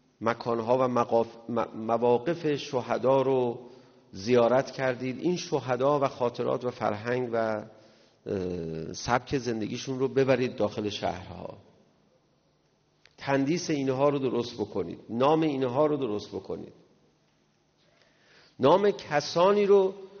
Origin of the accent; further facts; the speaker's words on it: Iran; برای اینکه ما ایرانی هستیم، ایرانی زندگی کنیم